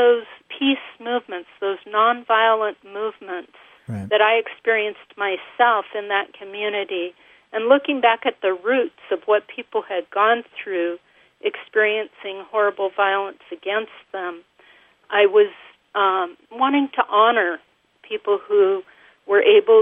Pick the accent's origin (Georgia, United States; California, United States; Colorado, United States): California, United States; Los Angeles; I was a child in the 50s in this neighborhood in Los Angeles. That's my hometown.